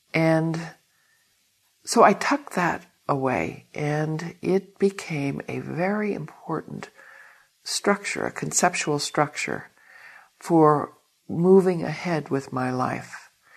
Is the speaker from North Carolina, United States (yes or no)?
no; California, United States; I was born in California. I'm from California, which certainly informed my life in many subtle ways that surprise me, especially now that I'm not living there.